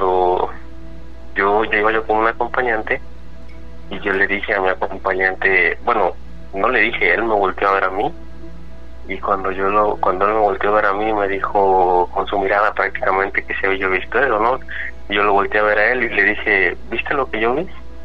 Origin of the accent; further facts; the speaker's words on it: Izúcar de Matamoros, Puebla, Mexico; now in New York, United States; Bueno, yo soy de Izúcar de Matamoros, Puebla.